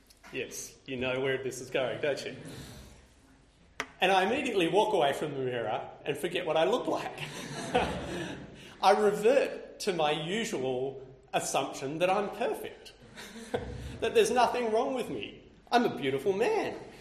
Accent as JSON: {"language": "English", "country": "Australia", "tie": "born there", "said": "I was born in Australia, in a safe and stable part of the world, to Christian parents"}